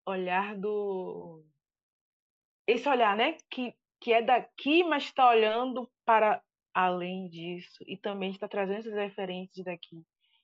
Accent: Santo Amaro, Bahia, Brazil; Eu sou de Santo Amaro, uma cidade do Recôncavo da Bahia

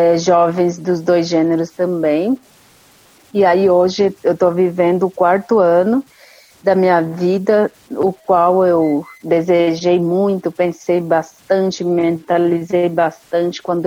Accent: São Paulo, Brazil; E quando eu nasci na Tenandaiporã, ainda tinha, além do cacique, além do vice-cacique, tinha cabo e capitão.

